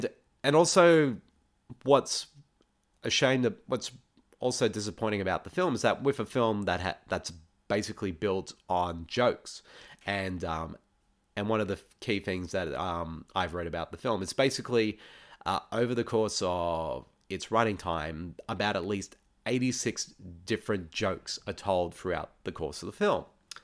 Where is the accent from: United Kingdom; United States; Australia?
Australia; what are one of the best qualities that I would say about my home country of Australia is definitely our sense of humour.